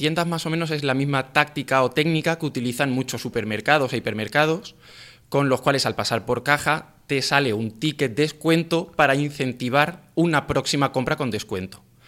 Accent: Spain; como somos españoles lo dejamos todo para última hora

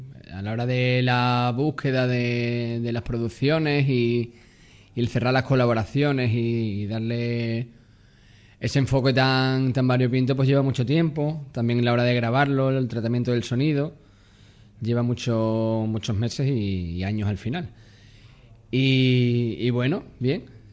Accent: Llerena, Extremadura, Spain; no es porque sea mi pueblo, pero en Llerena hay artistas muy buenos

